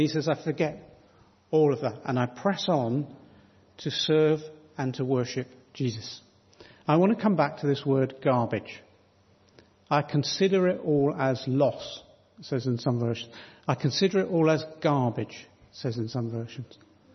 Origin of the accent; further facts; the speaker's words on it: Chatham, South East England, United Kingdom; my hometown of Chatham